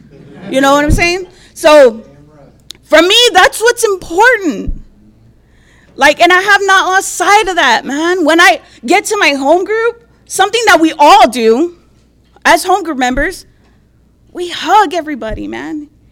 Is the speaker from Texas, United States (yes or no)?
yes; San Antonio, Texas, United States; I'm an addict. And I'm from San Antonio, Texas, Esperanza area in the house.